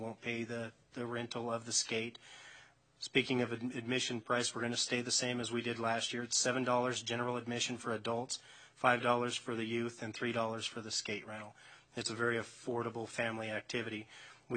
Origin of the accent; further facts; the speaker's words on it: Carson, California, United States; I'm born and raised in Carson, and I was driving behind the rink yesterday with my wife